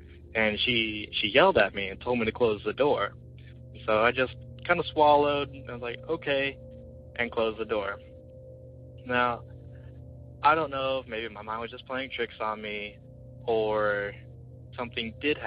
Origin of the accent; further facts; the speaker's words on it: Springfield, Missouri, United States; I am from Springfield, Missouri.